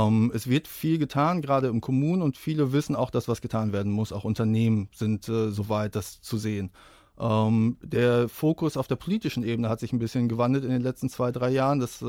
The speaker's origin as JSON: {"language": "German", "town": "Dortmund", "region": "North Rhine-Westphalia", "country": "Germany", "tie": "born or raised there", "said": "Ich bin hier aufgewachsen in Dortmund, bin Dortmunder"}